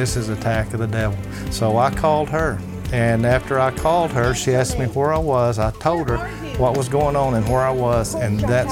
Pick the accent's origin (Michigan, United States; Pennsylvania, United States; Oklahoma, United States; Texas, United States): Texas, United States; Wichita Falls; I'm from Wichita Falls, Texas